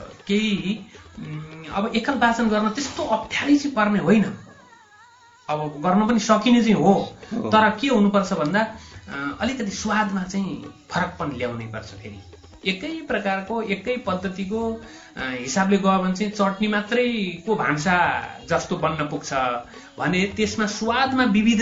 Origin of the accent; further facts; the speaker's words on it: Biratnagar, Koshi Province, Nepal; मेरो घर चाहिँ विराटनगर हो, वार्ड नम्बर 3